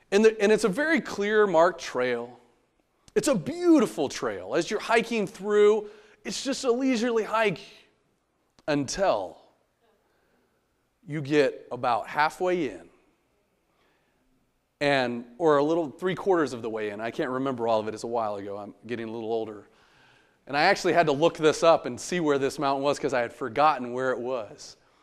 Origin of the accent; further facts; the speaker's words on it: Pacific Northwest, United States; Growing up in the Northwest for my high school career, there is an incredible place that we were able to go backpacking.